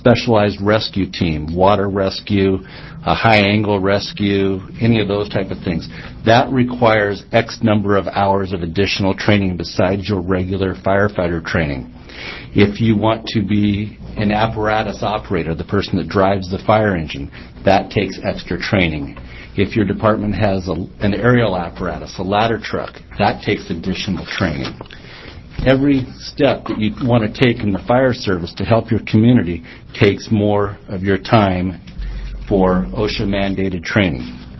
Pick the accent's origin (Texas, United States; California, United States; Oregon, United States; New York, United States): Oregon, United States; Coos Bay; I'm from Coos Bay.